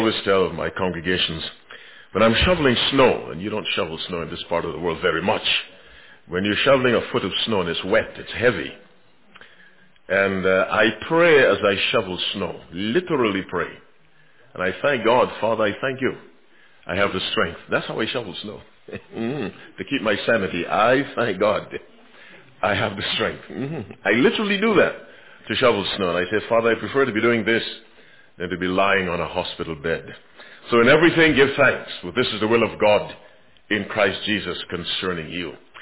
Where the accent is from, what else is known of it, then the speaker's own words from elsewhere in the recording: Michigan, United States; considering the temperature in my home state of Michigan right now, somewhere in the 20s.